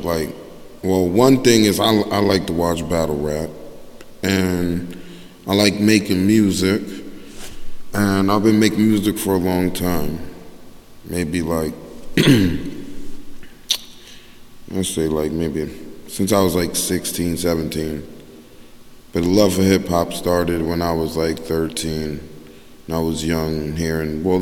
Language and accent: English; Newark, New Jersey, United States; I was born in Newark, New Jersey. Like, we do love telling motherfuckers we from Newark. No matter where we at, yo, we from Newark, nigga.